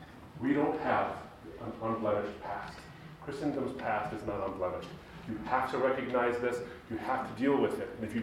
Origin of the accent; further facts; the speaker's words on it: United States; born there; I came from a Muslim background. I was born in the States. I was raised to be proud of being Middle Eastern, being Arab, and being Muslim as well. So I was an ethnic and religious minority.